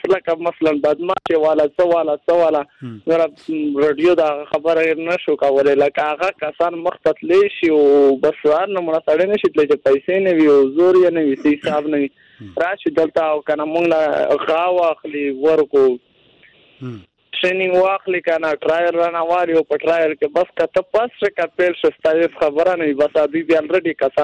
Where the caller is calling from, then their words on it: Khyber Pakhtunkhwa, Pakistan; شمالي وزیرستان